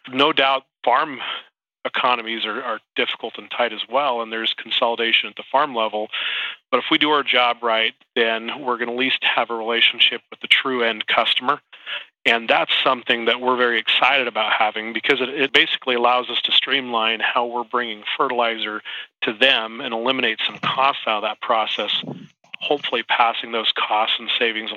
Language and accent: English; Hamer, Idaho, United States; I was born and raised in southeast Idaho in a town called Hamer, Idaho. I grew up on the potato farm, alfalfa, oats, barley.